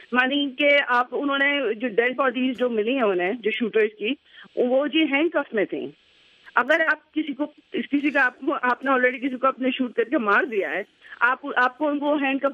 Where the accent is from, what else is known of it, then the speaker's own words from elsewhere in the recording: Pakistan; میں جی پاکستان سے ہیں.